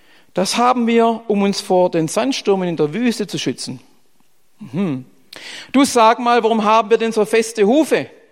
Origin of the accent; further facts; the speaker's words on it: Baden-Württemberg, Germany; jetzt trinkst du mal als Schwab einen Kölsch.